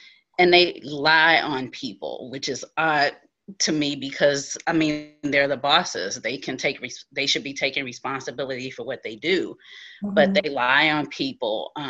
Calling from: Alexandria, Virginia, United States; No problem. I'm calling in from Alexandria, Virginia.

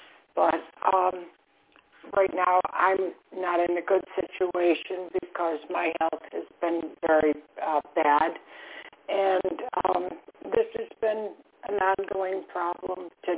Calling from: Florida, United States; I'm calling from Florida.

